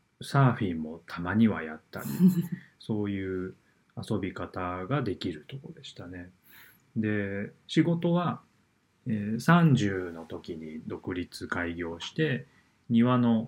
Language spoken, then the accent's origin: Japanese; Kamakura, Kanagawa, Japan; moved away as an adult; 神奈川県鎌倉市に生まれ育って、45年で、移住したのは、3年前、2019年なので3年前ですね。で、42歳の時ですね。でずっと鎌倉に42年